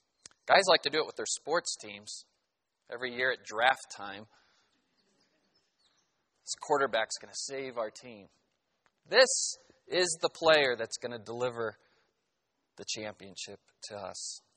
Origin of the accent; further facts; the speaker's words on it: United States; But I know most of my life I've enjoyed being an American.